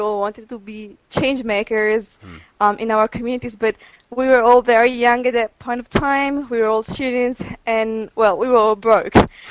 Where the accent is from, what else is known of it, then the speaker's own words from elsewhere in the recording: Milan, Lombardy, Italy; English is a second language; I'm from Italy, from Milan